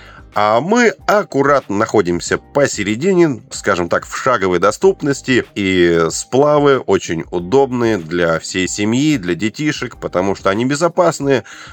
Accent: Perm Krai, Russia; Я думаю, каждый пермяк умеет готовить посекунчики.

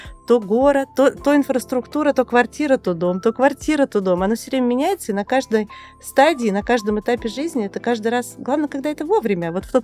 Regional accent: Siberia, Russia; Я родилась и выросла в Сибири, в Бамовском поселке. Родители строили БАМ в Байкал-Амурской магистрали.

